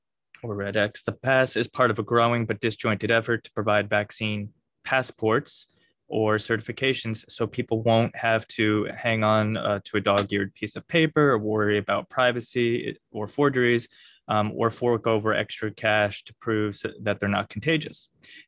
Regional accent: Connecticut, United States; when Connecticut, which is my home state, going there later this week

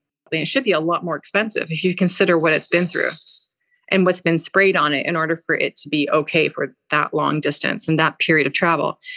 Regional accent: Canada; Maybe I'm from Canada. I was born here and my family been here for generations, let's say.

